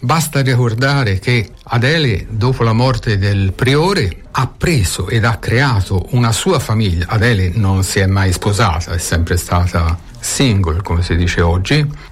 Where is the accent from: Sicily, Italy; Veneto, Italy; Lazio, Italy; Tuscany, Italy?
Tuscany, Italy; Barbiana; sono nato a Barbiana fine novembre 1950 e ho abitato lì